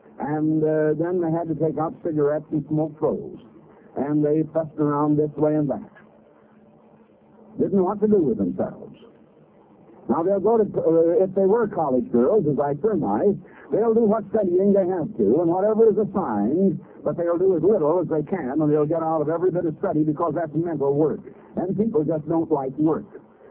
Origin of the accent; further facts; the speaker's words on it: Iowa, United States; I was born and raised in Iowa, and we'd go out and go bobsledding or skating in the winter